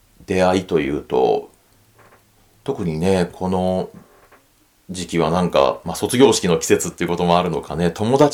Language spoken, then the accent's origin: Japanese; Hiroshima, Japan; 2月は、故郷の広島